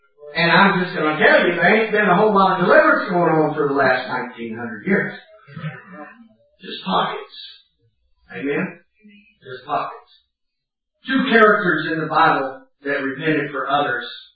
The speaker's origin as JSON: {"language": "English", "town": "Houston", "region": "Texas", "country": "United States", "said": "If you live in some big city, in some way, like I came from Houston, Texas, we have so many billboards, you don't realize how ugly it is"}